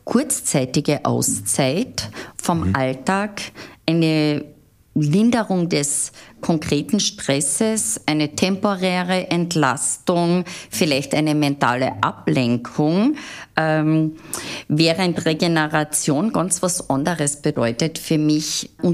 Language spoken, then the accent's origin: German; Carinthia, Austria; man spricht ja bei uns in Kärnten von Anpacken